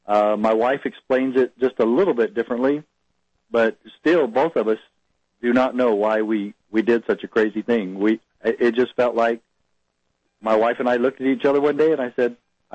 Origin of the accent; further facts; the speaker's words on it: Arizona, United States; even though we're both from southern Arizona. And yeah, I would love to be sheriff in my hometown.